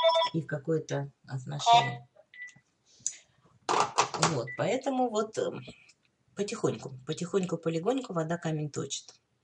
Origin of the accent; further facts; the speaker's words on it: Kyiv, Ukraine; moved away; спустя, там, может быть, 50 лет после того, как я уехала из Киева, я вдруг раскрыла всю красоту украинских песен. И мы иногда, значит, встречаемся с друзьями, которые тоже с Украины